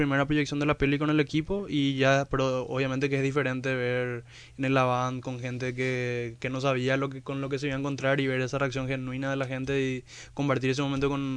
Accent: Ciudad del Este, Alto Paraná, Paraguay; yo soy de Ciudad del Este, en Ciudad del Este está creciendo mucho también la movida urbana, musical, y tenemos conciertos por allá

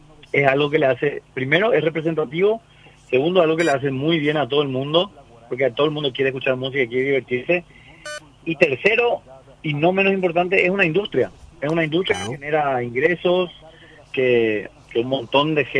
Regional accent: Paraguay; la nueva identidad que tenemos como paraguayos jóvenes y semi jóvenes

